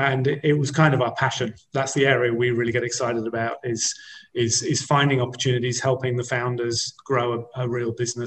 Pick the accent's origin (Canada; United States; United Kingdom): United Kingdom; My original background, obviously I'm British originally, was an engineer out of uni